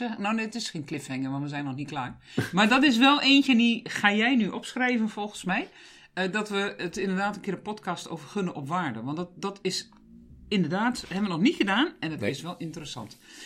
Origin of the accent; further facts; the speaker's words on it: Groningen, Netherlands; ik krijg er soms jeuk van, maar als Groningse, en de luisteraars snappen dat ook wel